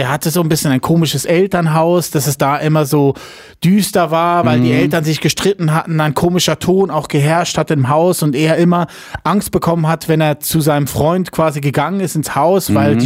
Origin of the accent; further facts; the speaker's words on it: Lucerne, Switzerland; Früher, ich komme ja aus Luzern.